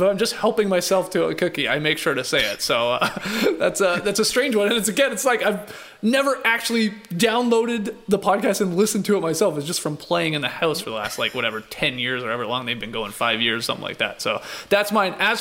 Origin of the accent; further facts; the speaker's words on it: Canada; But I just remember a time growing up in Canada where it would start showing up in the stores around the holidays